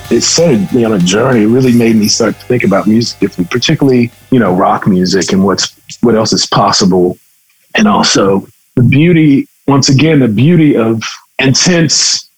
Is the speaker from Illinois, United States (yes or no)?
no; San Antonio, Texas, United States; I grew up mostly in San Antonio, and then when I left home, I went to New Orleans for about a year.